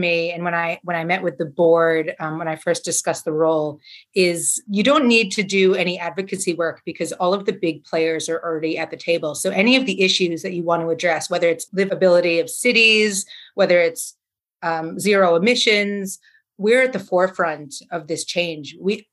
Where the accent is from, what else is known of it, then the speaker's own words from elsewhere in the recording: United States; accent: American; So obviously you can hear from my accent that I'm American.